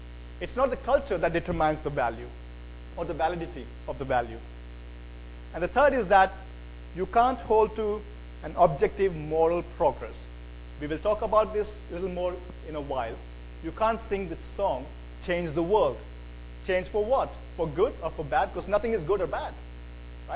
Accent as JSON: {"language": "English", "country": "India", "said": "I come from India, and in India, before 1850"}